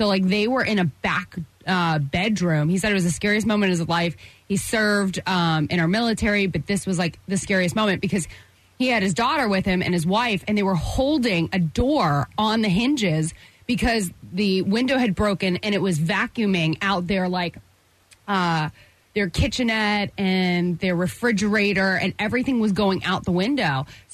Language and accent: English; Florida, United States; I'm from Florida, so we've grown up with hurricanes.